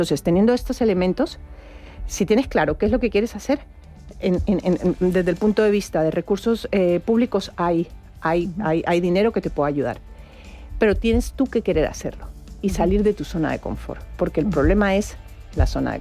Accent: Colombia; yo soy mujer, soy colombiana, de más de 40 años

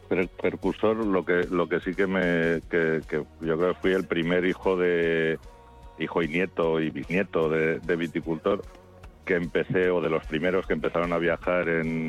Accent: Laguardia, Basque Country, Spain; yo nací aquí, ¿no? Nací en La Guardia y es donde me siento cómodo y creo que lo que conozco y conozco bien, pero me moví por otras zonas y al final decidí que no me quería mover, ya no de La Rioja, sino de mi pueblo

